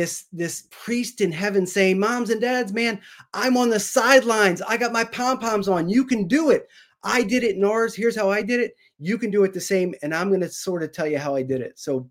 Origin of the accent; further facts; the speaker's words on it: Ireland; So because I'm a Irishman, I said, you know what, I'm going to step into his head.